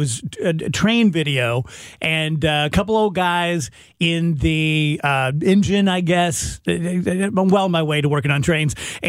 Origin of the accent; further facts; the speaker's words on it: Illinois, United States; On a clear day, I could see the glint off the Arch from where I grew up in Illinois.